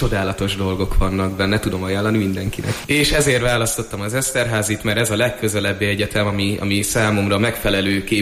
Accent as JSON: {"language": "Hungarian", "town": "Eger", "region": "Heves", "country": "Hungary", "tie": "born or raised there", "said": "Igazából én Egerben születtem, és már 22 éve itt is élek. Nagyon szeretem ezt a várost. Mivel itt élek és itt is tanulok, nem is tervezek majd a későbbiekben sem elmenni Egerből."}